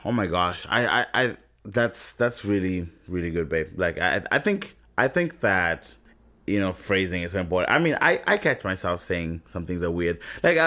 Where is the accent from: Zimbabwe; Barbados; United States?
Zimbabwe; and you know, I'm from Zimbabwe, one of the poorest countries in the world